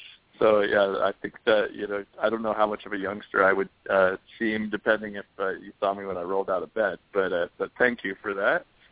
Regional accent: Layton, Utah, United States; also born or lived in Ogden; Well, I was born in Ogden, Utah, and I grew up in northern Utah in a town called Layton

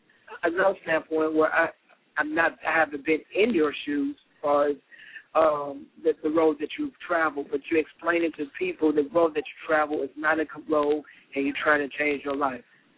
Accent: Detroit, Michigan, United States; I grew up in Detroit, so I'm seeing a lot myself

